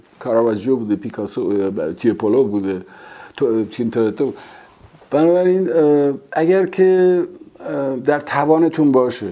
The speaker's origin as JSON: {"language": "Persian", "country": "Iran", "said": "به عنوان یک ایرانی"}